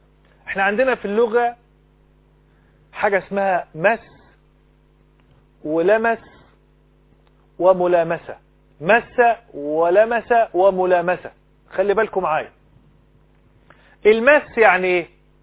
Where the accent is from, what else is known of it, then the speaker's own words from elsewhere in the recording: Egypt; بلدنا مصر